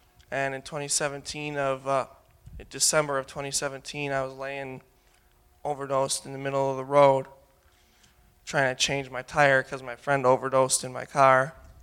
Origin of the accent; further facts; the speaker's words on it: Milwaukee, Wisconsin, United States; I'm 22 years old. I'm from Milwaukee, Wisconsin.